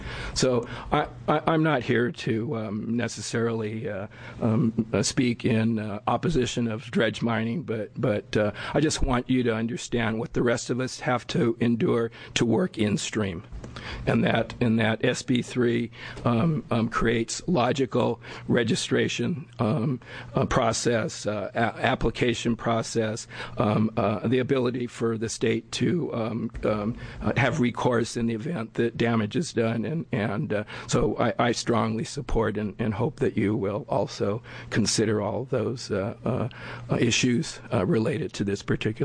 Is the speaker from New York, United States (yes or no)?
no; Eugene, Oregon, United States; Excuse me. I'm from Eugene. I live in Representative Nathanson's district.